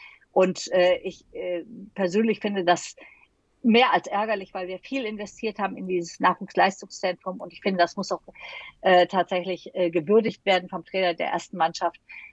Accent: Düsseldorf, North Rhine-Westphalia, Germany; ich bin Düsseldorferin

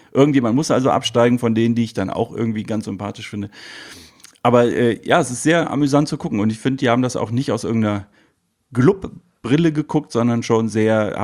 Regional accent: Düsseldorf, North Rhine-Westphalia, Germany; Straight outer Düsseldorf

